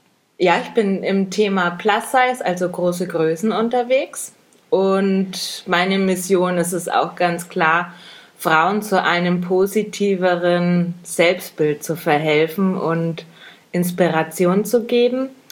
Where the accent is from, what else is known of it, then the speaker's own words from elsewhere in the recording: Nuremberg, Bavaria, Germany; Weil wir sind alle aus dem Großraum Nürnberg.